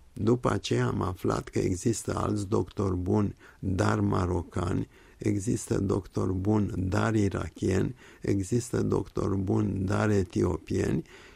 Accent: Romania; accent: Romanian; nu vă gândiți ce accent am, accentul meu e românesc

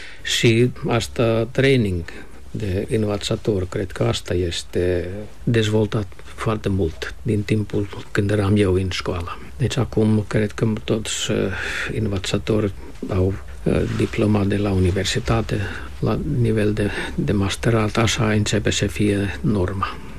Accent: Finland; Romanian is a second language

